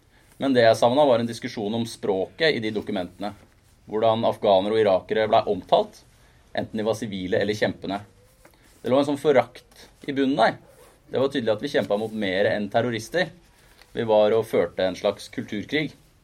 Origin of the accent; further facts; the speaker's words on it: Minnesund, Akershus, Norway; og som lokalavisa mi da, fra der jeg kom fra Minnesund